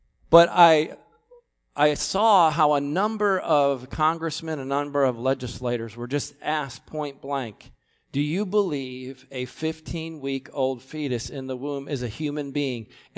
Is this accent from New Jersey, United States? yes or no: no; New York, United States; The Empire State Building, my home state of New York